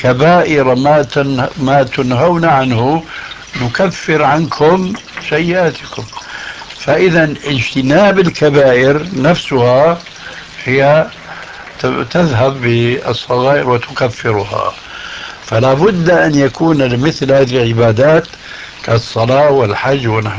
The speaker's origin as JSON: {"language": "Arabic", "country": "Syria", "said": "وكما يقول عندنا في سوريا: نحط رجلنا بقى مية باردة"}